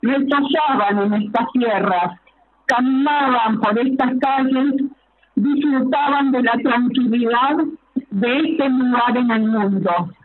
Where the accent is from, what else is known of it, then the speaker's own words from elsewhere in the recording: Morteros, Córdoba, Argentina; Desde muy pequeña conocí Brickman porque nací en Morteros, soy cordobesa.